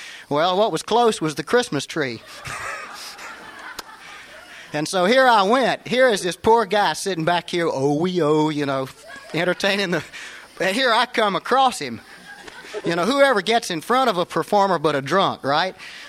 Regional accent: Gainesville, United States; I grew up in Gainesville, and I did manage to visit most places

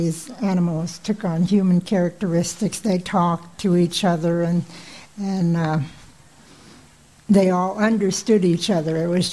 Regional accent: Hollywood, Florida, United States; I'm a Seminole from Hollywood, Florida. I come from the Panther Clan.

